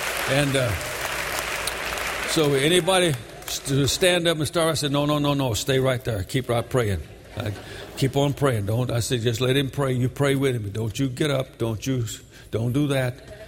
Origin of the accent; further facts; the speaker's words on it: Brooklyn, New York, United States; Well, I'm from Brooklyn. You don't speak to people in alleyways.